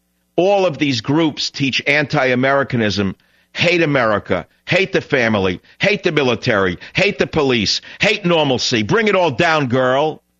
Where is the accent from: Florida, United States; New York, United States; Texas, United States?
New York, United States; Bronx; Although I grew up in the Bronx and he grew up in Brooklyn and we didn't know each other, this is almost shocking.